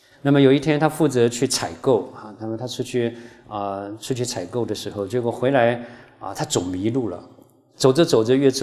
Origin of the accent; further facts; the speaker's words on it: China; now in United States; 包括我们是中国人，到美国寄居